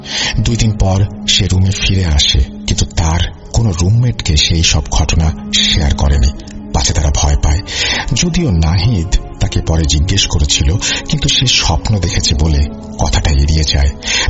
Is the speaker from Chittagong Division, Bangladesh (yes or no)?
no; Narail, Khulna Division, Bangladesh; আমাদের গ্রামের বাড়ি হচ্ছে নড়াইল জেলার নড়াইল সদর উপজেলার আউরিয়া ইউনিয়নের চিলগাছা রঘুনাথপুর গ্রামের পূর্ব পাড়াতে।